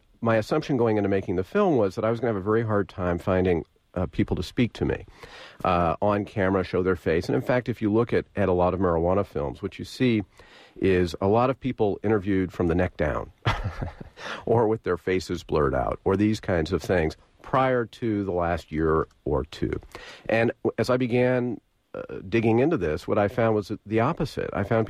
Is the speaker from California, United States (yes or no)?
yes; Berkeley, California, United States; now in Oakland, United States; I grew up in Berkeley. I came of age in the 1970s when marijuana use was very widespread. I live in Oakland now.